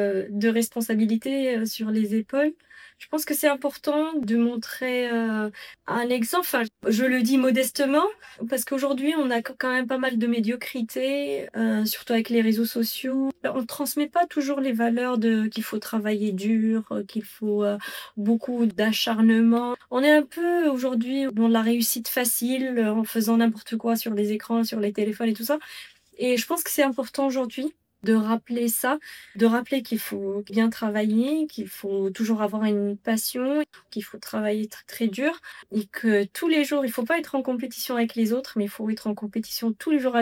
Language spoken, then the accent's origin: French; Tunisia; moved away; ça fait quand même 15 ans depuis que j'ai quitté la Tunisie.